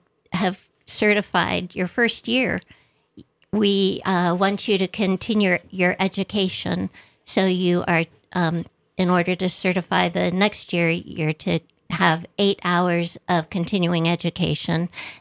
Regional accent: Columbus, Ohio, United States; also born or lived in Phoenix, Arizona; I can relate to that poem because I was born and raised in Columbus, Ohio, and then lived in Phoenix, Arizona.

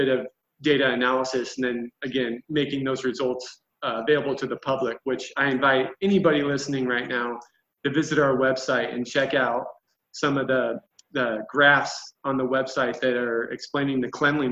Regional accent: Sagle, Idaho, United States; I grew up in Sagal, Idaho, in the 80s, long before it was the ice war that it is today, unfortunately. I graduated from Sandpoint High School in 1998

